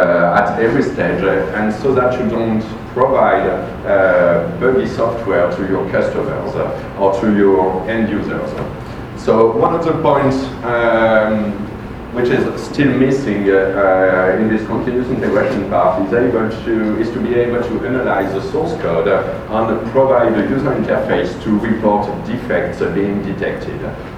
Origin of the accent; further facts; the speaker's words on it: France; accent: French; English is a second language; you will have to deal with my French accent.